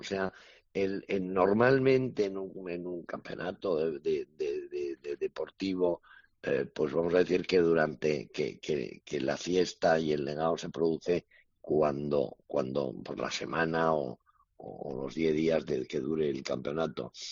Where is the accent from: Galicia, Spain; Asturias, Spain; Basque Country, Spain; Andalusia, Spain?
Basque Country, Spain; las cosas en Bilbao, yo soy vasco